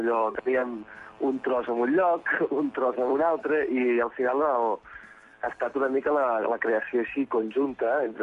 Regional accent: Tàrrega, Catalonia, Spain; som tots de Targa, menys un d'Igualada

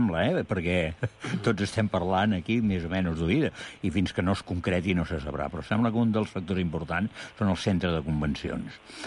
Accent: Reus, Catalonia, Spain; Jo sóc de Reus

